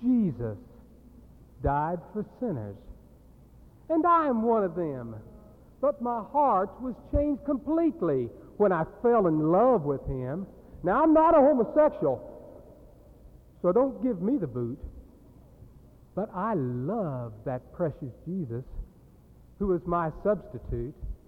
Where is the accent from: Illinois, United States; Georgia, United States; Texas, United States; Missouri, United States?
Missouri, United States; born there; Since I was born in the state of Missouri, they had to show me.